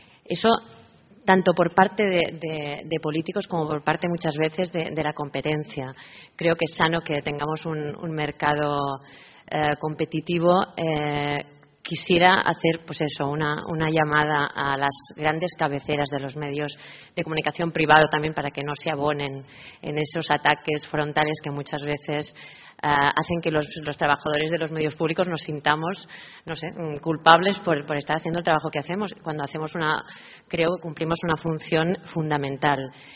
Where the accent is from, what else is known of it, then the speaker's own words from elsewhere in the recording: Barcelona, Catalonia, Spain; Buenos días. Vengo de Barcelona